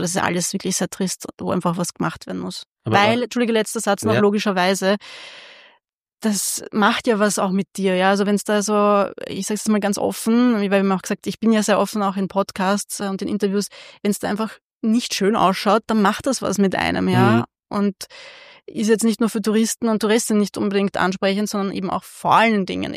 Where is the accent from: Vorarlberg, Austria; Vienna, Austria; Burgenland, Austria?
Vienna, Austria; Ich bin ja eigentlich in Margareten aufgewachsen. Ich habe, ich glaube, 22 Jahre oder so in Margareten gelebt.